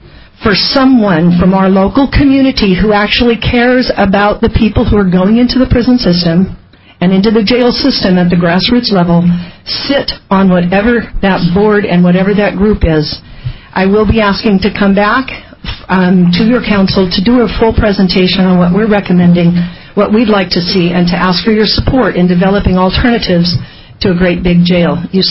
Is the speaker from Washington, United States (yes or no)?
yes; Bellingham, Washington, United States; I'm from Bellingham, Washington, 1225 East Sunset Drive.